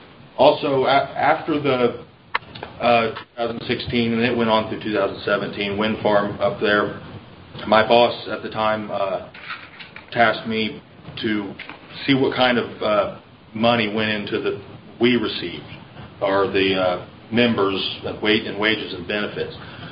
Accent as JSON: {"language": "English", "town": "Illiopolis", "region": "Illinois", "country": "United States", "said": "I'm from Iliopolis, just right across the river from Christian County."}